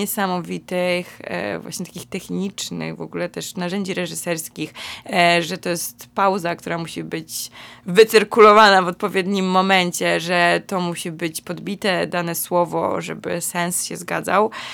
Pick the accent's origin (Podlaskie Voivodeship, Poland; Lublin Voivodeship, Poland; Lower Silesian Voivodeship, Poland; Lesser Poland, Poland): Lesser Poland, Poland; Kraków; Dla mnie to jest niezwykle ciekawe, bo ja jestem z Krakowa i pamiętam, jak chodziłam do tego teatru 10 lat temu